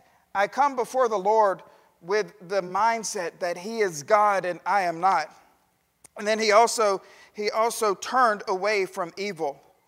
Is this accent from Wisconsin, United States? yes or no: no; Monroeville, Alabama, United States; I'm from Monroeville. Where's that? And I said, well, finally I settled on, it's about halfway between Montgomery and Mobile.